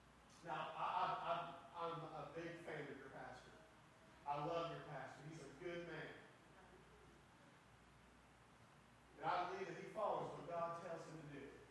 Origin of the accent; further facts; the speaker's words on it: Indiana, United States; Now, I'm from Indiana. I'm a Hoosier. We say things wrong.